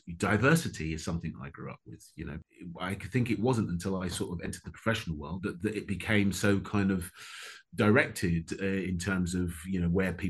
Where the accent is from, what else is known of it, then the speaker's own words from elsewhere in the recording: Hackney, London, United Kingdom; I grew up in Hackney, Toby. You know, Hackney in the 70s and 80s.